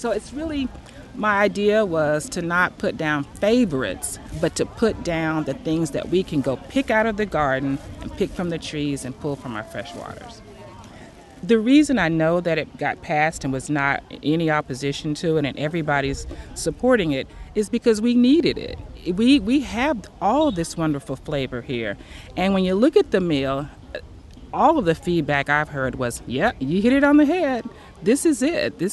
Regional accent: Minden, Louisiana, United States; I grew up in Minden. I just recently moved back. I say recently, it was fall 2013. Minden's like 30 minutes from here, from Shreveport.

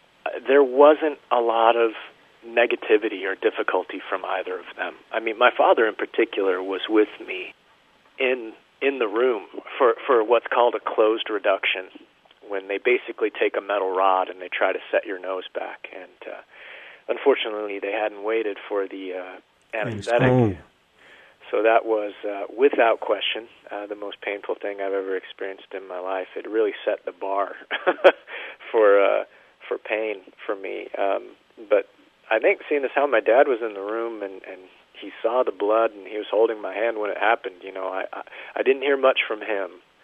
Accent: Colorado Springs, Colorado, United States; also born or lived in Scott Air Force Base, Illinois; You know, I'm originally from Colorado Springs.

